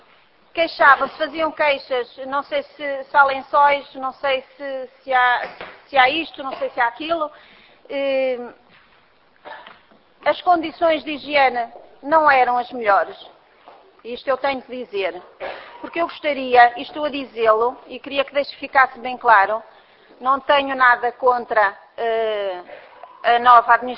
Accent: Braga, Portugal; Eu sou de Braga

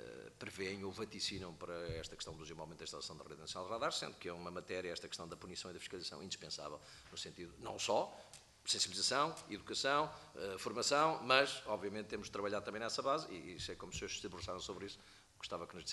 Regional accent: Portugal; eu sinto-me como português também muito feliz

